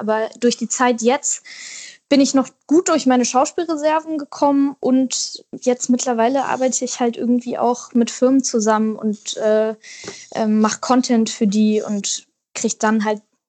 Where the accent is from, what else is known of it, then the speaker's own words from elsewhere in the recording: Wedel, Schleswig-Holstein, Germany; now in Berlin, Germany; Also meine Kindheit in Wedel war ganz toll. Ich habe ganz viele Freunde da und ich verbinde so viele tolle Momente mit der Stadt.